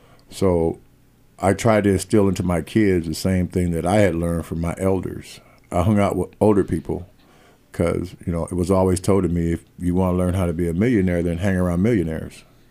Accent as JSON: {"language": "English", "town": "Portland", "region": "Oregon", "country": "United States", "tie": "born or raised there", "said": "I was born and raised in Portland. Went to school here, Mighty Marshall Minutemen."}